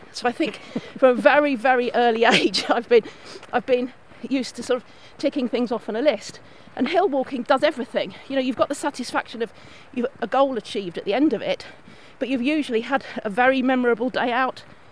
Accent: London, United Kingdom; also born or lived in Devon; Now, I'm from London, and the most active our parents were taking us for a stroll around Richmond Park or onto the South Downs to look at plants. So that was my introduction to the outdoors. I lived in Devon for many, many years

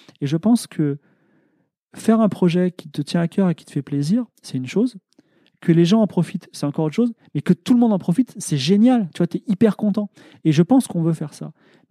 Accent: France; je suis français. Je veux dire, on est dans un pays où on meurt pas de faim, tu vois.

